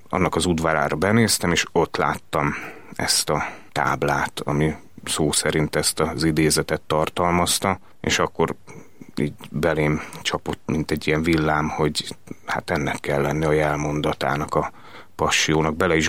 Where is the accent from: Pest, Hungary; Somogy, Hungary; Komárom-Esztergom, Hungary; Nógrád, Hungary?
Pest, Hungary; Gödöllő; Én Mária besnyői születésű vagyok, Gödöllő Mária besnyői részén születtem. Egész pontosan a Mária besnyői, most már bazilika, akkor még Kegyhely tövében nőttem föl a Hétház utcában, ami közvetlen ott a Kegyhelynek a terén